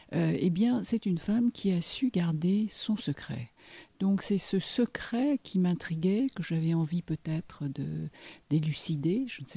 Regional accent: Perpignan, Occitanie, France; born there; je suis née à Perpignan, et quand j'avais 15 ans, 17 ans, 18 ans, avec une bande d'amis, nous allions très souvent de l'autre côté de la frontière.

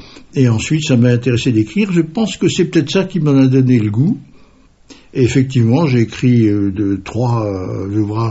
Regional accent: Paris, Île-de-France, France; also born or lived in Normandy; je me considère maintenant bien imprégné et parfaitement Bourguignon. Mais en fait, j'ai passé toute mon enfance en Normandie et surtout en région parisienne, à Paris même d'ailleurs.

